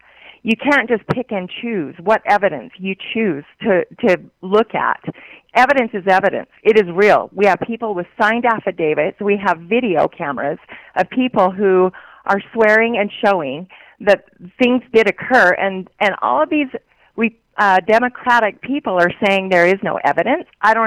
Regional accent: Utah, United States; I'm from Utah. I have a senator who does not speak the will of the majority of the people of Utah, Senator Romney.

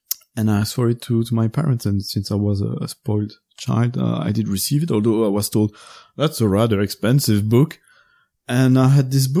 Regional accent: Gosselies, Wallonia, Belgium; Gosley in Charleroi, Belgium, in Wallonia. That's where I grew up.

